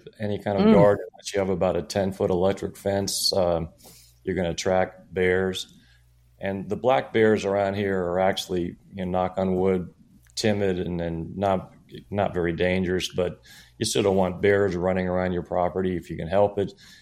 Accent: Florida, United States; I grew up in Florida.

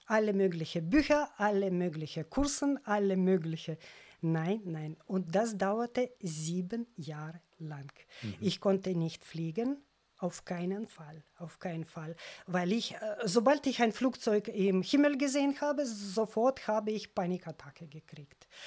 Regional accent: Tallinn, Harju County, Estonia; German is a second language; moved away; es war schon Heimkehr aus meiner Heimat, aus Tallinn, ich habe meine Eltern besucht

